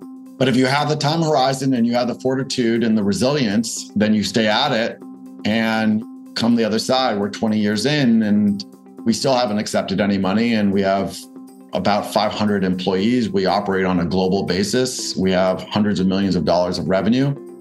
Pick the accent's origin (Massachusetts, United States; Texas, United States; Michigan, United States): Massachusetts, United States; Newton; I grew up in Boston, actually in Newton, Massachusetts. I grew up on Lake Avenue.